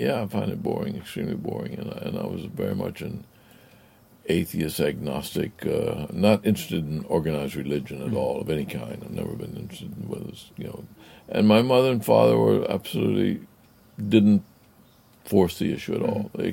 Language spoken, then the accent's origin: English; Venezuela; also born or lived in Louisiana, United States / Atlanta, United States; I was born in Louisiana and grew up in Venezuela, went to boarding school in Atlanta.